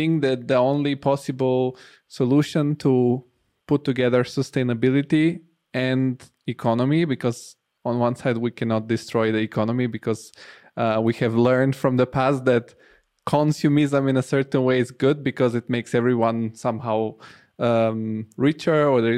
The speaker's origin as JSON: {"language": "English", "country": "Italy", "tie": "born or raised there", "also_born_or_lived": "Bulgaria", "lives_now": "Germany", "said": "I was born in Bulgaria. I still have connection to Bulgaria. I was raised in Italy, and now I live in Germany, and I have more connection to Scandinavia and so on."}